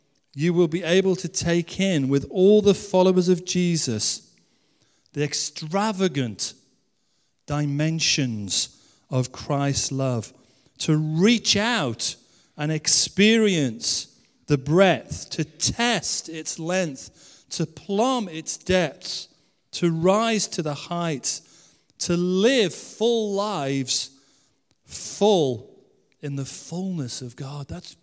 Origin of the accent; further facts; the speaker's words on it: England, United Kingdom; I know it's Sunday. I know we're English. Most of us.